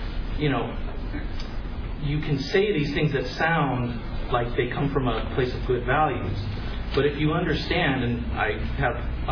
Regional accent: San Francisco, California, United States; he's from San Francisco, I'm from San Francisco.

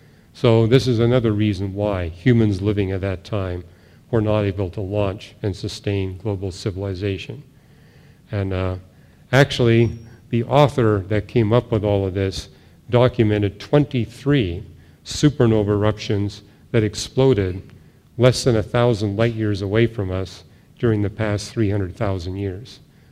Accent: Canada; I'm from Canada, and what I notice is on the weekends in the big cities, the populations empty out of the cities

